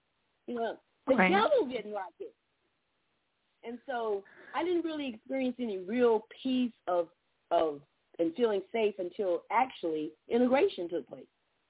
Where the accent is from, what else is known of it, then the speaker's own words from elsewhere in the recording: Orlando, Florida, United States; I grew up in Orlando area. 6 years old, we moved to a town. Our address was still Orlando. But we actually live physically in a town, which is the oldest black municipality in the southeastern United States.